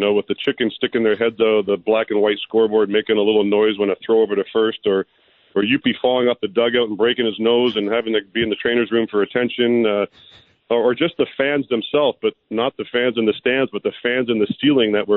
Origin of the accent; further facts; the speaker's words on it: British Columbia, Canada; And being a Canadian, I felt obviously right at home because I was.